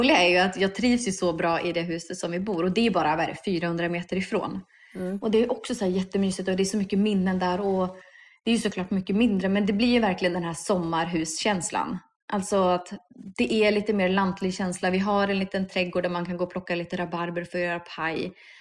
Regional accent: Norrland, Sweden; also born or lived in Calgary, Canada; Och jag är ändå uppvuxen i Norrland.

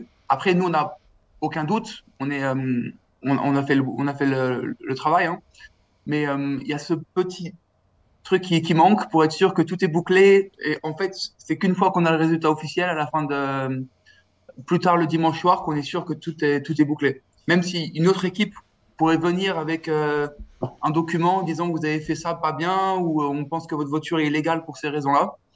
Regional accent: France; on est français, donc on se parle un peu.

